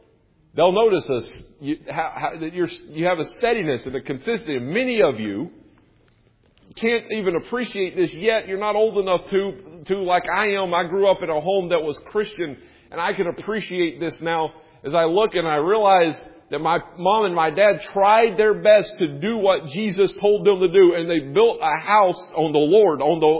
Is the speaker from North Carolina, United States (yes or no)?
yes; North Carolina, United States; I didn't appreciate growing up in North Carolina, and I didn't grow up on the coast, but, you know, I grew up, you know, in the southeast